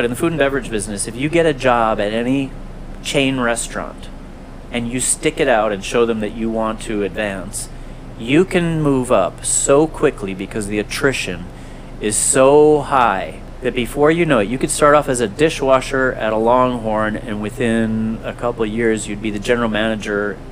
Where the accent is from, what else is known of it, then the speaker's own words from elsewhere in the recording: Minnesota, United States; I'm like, I'm from Minnesota. This is nothing.